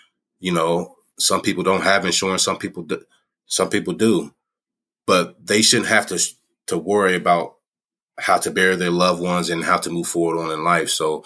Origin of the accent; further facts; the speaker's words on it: Springfield, Ohio, United States; also born or lived in Dayton; I'm from Dayton, Ohio. I'm a black man in this country. Proud father and still a proud son. Grew up in Springfield, Ohio, to my mother